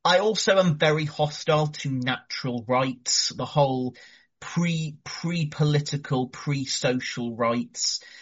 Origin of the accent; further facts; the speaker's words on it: United Kingdom; but I'm British and I, you know, I don't think Britain could.